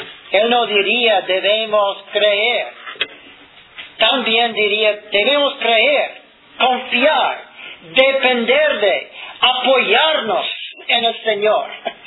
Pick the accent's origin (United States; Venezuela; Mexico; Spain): United States; Spanish is a second language; como un americano que soy, no puedo usar el diccionario de esa manera en español.